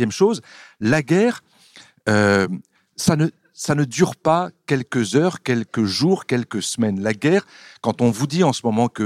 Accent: France; c'est aussi parce que chez nous en France, il n'y a plus de service militaire depuis 1996

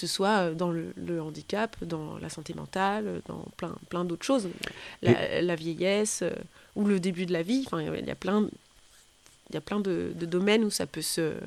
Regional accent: Hauts-de-France, France; born there; je suis née dans le Nord, mais je suis née dans le Nord de deux parents d'horizons différents.

